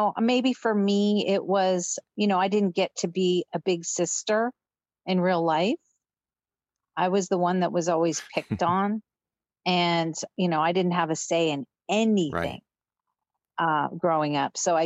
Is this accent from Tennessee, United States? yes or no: no; California, United States; So growing up in California, I didn't think I had an accent.